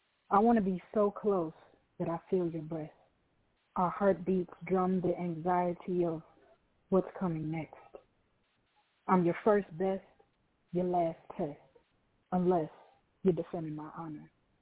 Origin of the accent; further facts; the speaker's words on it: Chicago, Illinois, United States; I'm from Chicago, born and raised.